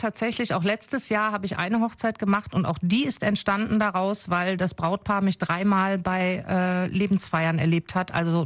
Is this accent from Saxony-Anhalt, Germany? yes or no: no; Wuppertal, North Rhine-Westphalia, Germany; born there; Ich bin in Wuppertal geboren und ich bin auch bewusst wieder zurückgekommen.